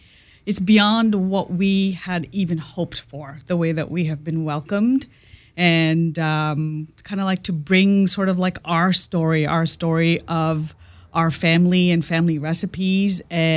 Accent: Canada; We were raised in Canada and my grandparents moved from India to Canada to help raise us.

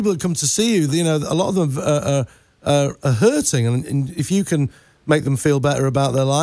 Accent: Leeds, Yorkshire and the Humber, United Kingdom; Leeds, city of Leeds.

